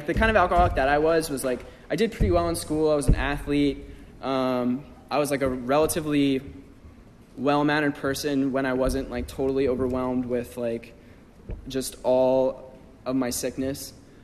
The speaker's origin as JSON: {"language": "English", "town": "Queens", "region": "New York", "country": "United States", "tie": "born or raised there", "said": "I grew up out in Queens, Breezy Point, and it's like a Irish Catholic gated community."}